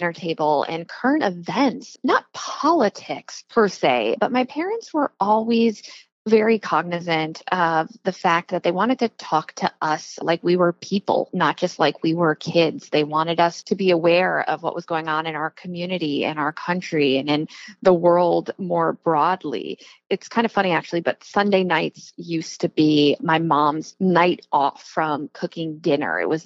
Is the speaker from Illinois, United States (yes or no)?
no; Florida, United States; I grew up right here in Florida's 18th district. In fact, I live right now just about 5 minutes down the road from my middle school.